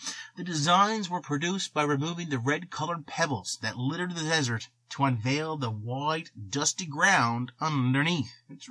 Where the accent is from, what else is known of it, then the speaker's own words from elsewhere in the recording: Eastern Canada, Canada; mainly because I'm from Eastern Canada.